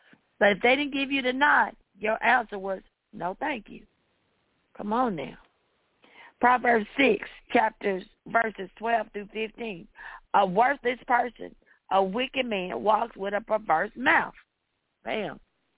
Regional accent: the South, United States; You know, I grew up in the South, and they didn't play.

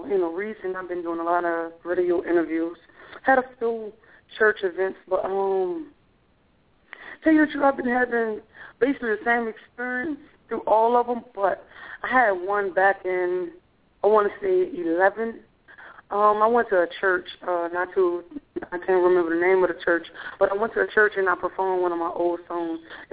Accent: New Orleans, Louisiana, United States; I'm from New Orleans, so it was a different culture of music for the hip-hop concern of it.

